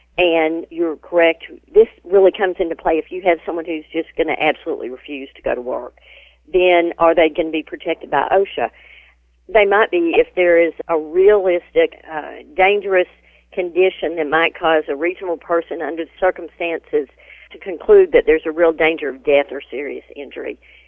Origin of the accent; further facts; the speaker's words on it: Arkansas, United States; I grew up in Arkansas, and we had rice fields